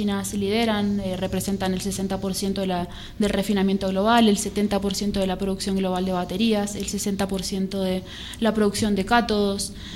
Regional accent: Mendoza, Argentina; Provincias en Argentina como Mendoza, de la que soy nativa, digamos, en esa provincia no estaba permitida la explotación

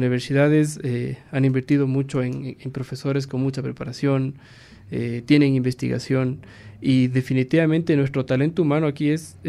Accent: Ecuador; como somos ecuatorianos, típicos los ecuatorianos

